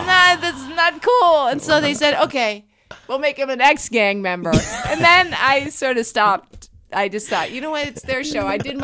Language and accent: English; Connecticut, United States; I grew up in Connecticut. We never even thought about breasts.